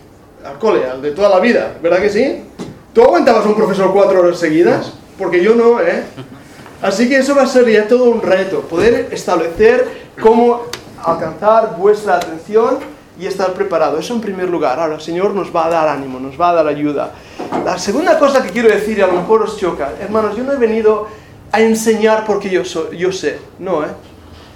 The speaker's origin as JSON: {"language": "Spanish", "region": "Catalonia", "country": "Spain", "said": "yo sé que tengo un acento rarillo, ¿verdad que sí? No soy gallego, no, soy catalán. Pero de verdad, te hablo catalán. Y mezclado con el inglés, es por eso que tengo un acento raro cuando hablo."}